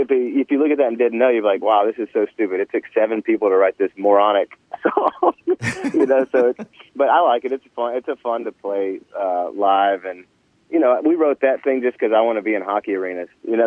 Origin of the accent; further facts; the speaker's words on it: Nashville, Tennessee, United States; Growing up in Nashville, man. You know, I was born here